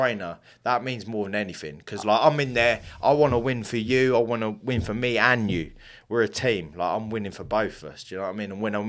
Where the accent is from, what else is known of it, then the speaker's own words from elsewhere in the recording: England, United Kingdom; obviously I'm from England.